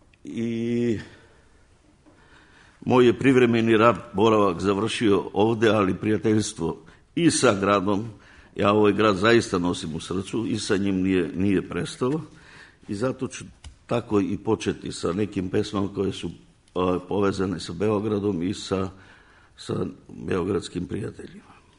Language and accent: Serbian; North Macedonia; Ja sam došao iz Makedonije